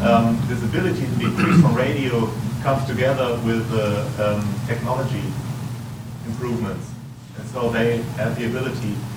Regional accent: Hamburg, Germany; I'm from Hamburg in lovely Germany

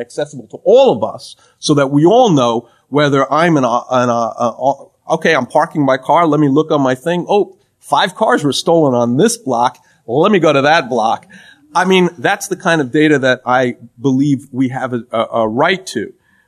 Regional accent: New York, United States; I'm from New York. I said to John, why don't we all live here?

